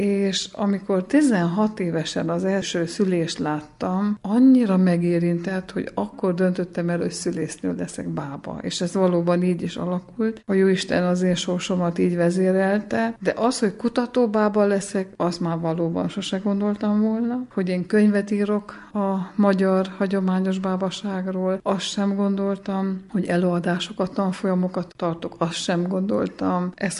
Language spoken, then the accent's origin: Hungarian; Magfalva, Mureș County, Romania; also born or lived in Erdőszentgyörgy; Hát én nagy Magfalva szerető vagyok, szülőfalumhoz ragaszkodó ember. Nem itthon születtem, első vagyok a családban, aki intézményben született Erdőszentgyörgyön, de itt nőttem fel.